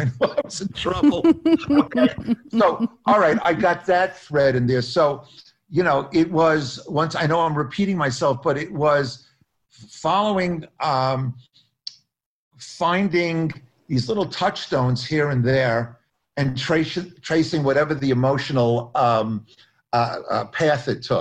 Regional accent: Long Island, New York, United States; because I'm another Jew from Long Island, so it's not like a different planet.

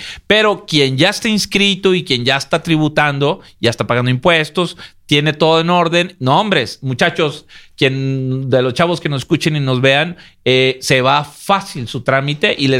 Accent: Mexico; Piensa que uno como mexicano pues se va a quedar allá, a trabajar.

